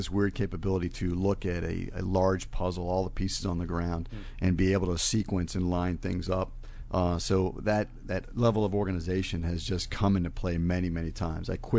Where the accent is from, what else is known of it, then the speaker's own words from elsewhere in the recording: Fairfax, Virginia, United States; Fairfax, Virginia.